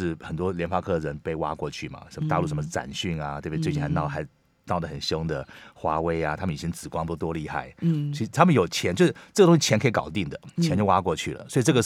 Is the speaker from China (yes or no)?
no; Taiwan; 我们台湾人做，他们什么都可以做